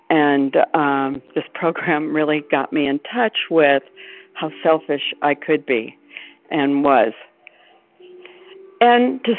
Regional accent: Arizona, United States; I'm from Arizona.

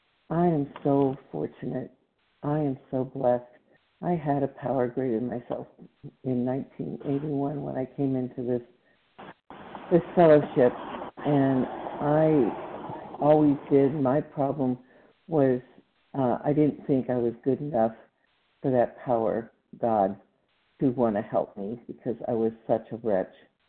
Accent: Texas, United States; And I'm from Texas. This is Central Time.

